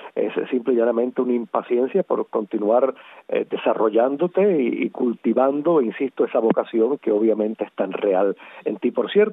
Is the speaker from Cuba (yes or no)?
yes; Cuba; soy cubano, por supuesto